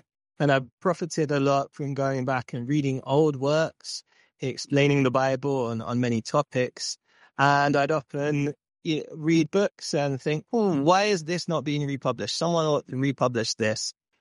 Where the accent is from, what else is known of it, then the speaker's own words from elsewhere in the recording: London, United Kingdom; now in United States; I live with my wife in Oklahoma. She's American. I am from London, but yeah, I'm living in the States now.